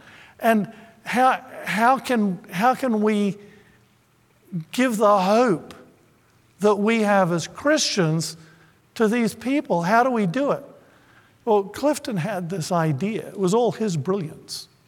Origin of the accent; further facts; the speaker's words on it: Thailand; I grew up in the Far East, and we were living in Thailand.